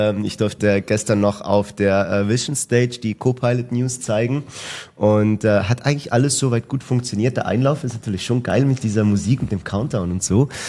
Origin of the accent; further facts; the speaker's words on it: Italy; Also wir als Italiener, da gehen da wirklich ab.